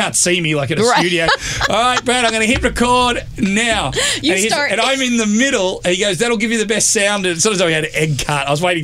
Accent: Melbourne, Victoria, Australia; even though I'm from Melbourne, I'm from the south.

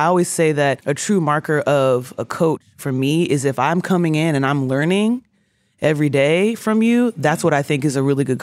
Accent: Texas, United States; Because I grew up in Texas. So I grew up watching a lot of Texas basketball.

